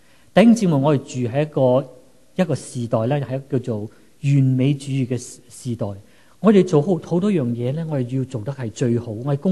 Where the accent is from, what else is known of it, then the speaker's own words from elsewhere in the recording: Guangdong, China; 我们就不要像我广东人想吃乳鸽很贵的